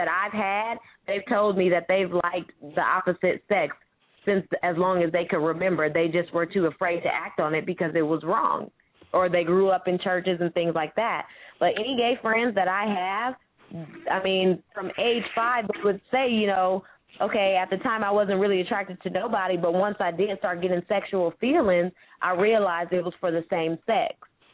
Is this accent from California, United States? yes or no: yes; San Francisco, California, United States; I'm from San Francisco, California.